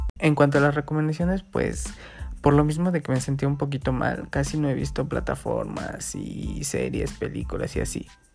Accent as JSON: {"language": "Spanish", "region": "Guerrero", "country": "Mexico", "said": "aquí estoy en mi pueblito, en Guerrero"}